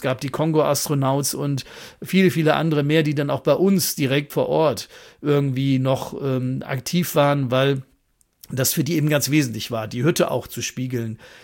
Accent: Germany; weil ich als Deutscher und Europäer natürlich diese Seite vielleicht sehr viel besser darstellen kann

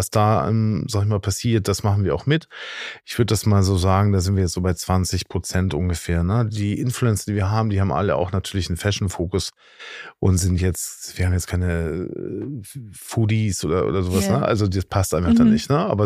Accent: Hamburg, Germany; Ich bin ja hier aufgewachsen, ich bin ja Hamburger. Mir hat das eigentlich so gefehlt, in Hamburg zu sein.

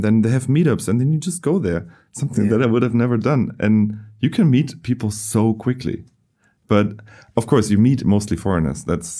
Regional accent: Germany; English is a second language; I come from Germany. Things run in a certain way here.

